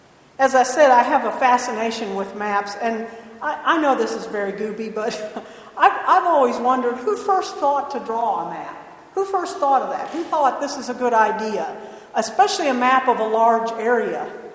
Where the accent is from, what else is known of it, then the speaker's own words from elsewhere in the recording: Illinois, United States; I grew up in Illinois on a place that had 7 acres of land.